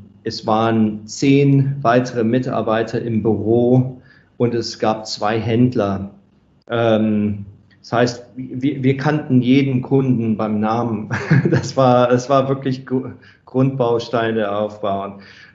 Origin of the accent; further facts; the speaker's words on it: Düsseldorf, North Rhine-Westphalia, Germany; ich komme selbst aus Düsseldorf.